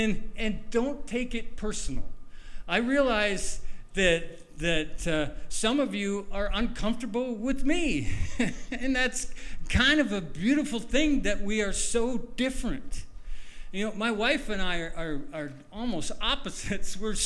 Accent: Iowa, United States; I haven't spent a lot of time with sheep, but I grew up in Iowa. I was certainly around sheep.

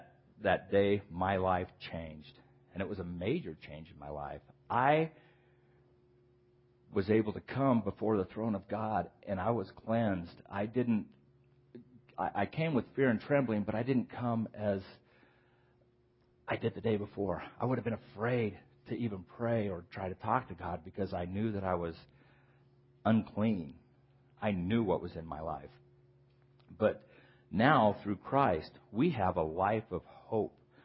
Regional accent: Salt Lake City, Utah, United States; And I grew up in Salt Lake City back in the 60s and 70s.

